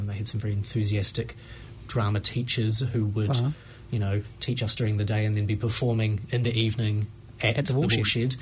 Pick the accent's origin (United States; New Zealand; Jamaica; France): New Zealand; Te Awamutu, Waikato; Originally from Te Awamutu